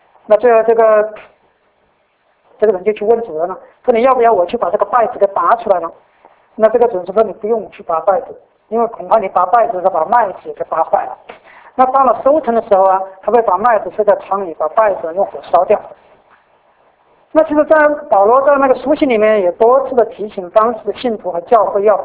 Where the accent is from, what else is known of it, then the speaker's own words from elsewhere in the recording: China; 我们在中国，我们中国人最担心的就是什么？